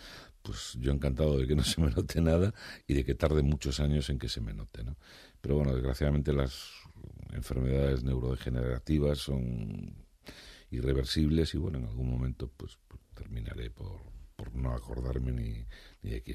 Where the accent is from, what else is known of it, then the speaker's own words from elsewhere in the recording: Morocco; moved away; En principio éramos mi hermana y yo los que vinimos de Marruecos, ¿no?